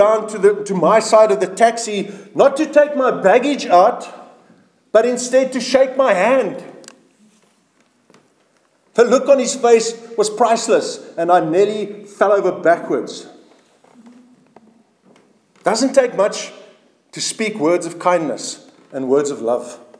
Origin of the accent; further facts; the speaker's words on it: South Africa; That's just me being a South African, I guess.